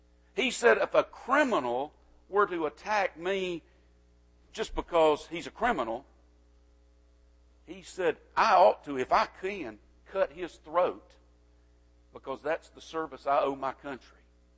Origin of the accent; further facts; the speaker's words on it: United States; I'm an American, but I first should be a Christian.